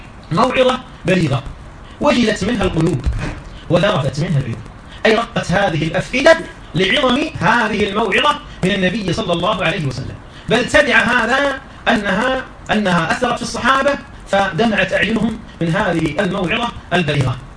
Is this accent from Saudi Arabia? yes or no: yes; Saudi Arabia; عندنا في السعودية